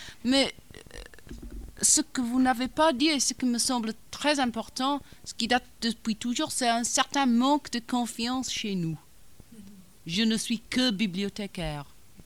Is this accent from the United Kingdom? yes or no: yes; England, United Kingdom; French is a second language; Je suis anglaise, je ne suis pas irlandaise.